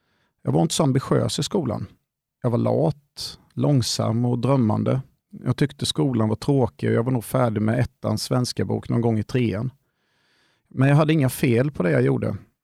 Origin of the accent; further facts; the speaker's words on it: Nässjö, Jönköping County, Sweden; Jag kommer från Grimstorp utanför Nässjö, där jag växte upp med min mamma, pappa och min lilla syster.